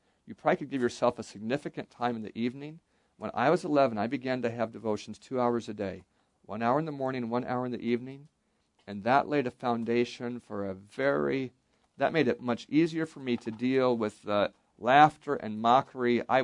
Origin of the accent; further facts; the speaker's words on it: Alaska, United States; I grew up in Alaska, and I had a coat